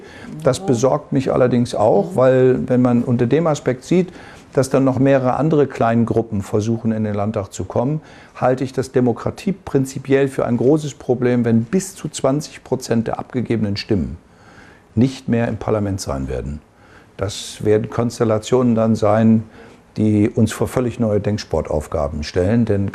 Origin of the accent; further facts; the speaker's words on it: Lower Saxony, Germany; born there; oder im Teufelsmoor, wo ich geboren bin